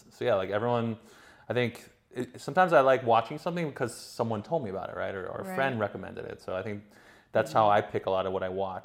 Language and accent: English; Boston, Massachusetts, United States; I grew up in Boston, near Boston for a while, live in Boston for a while.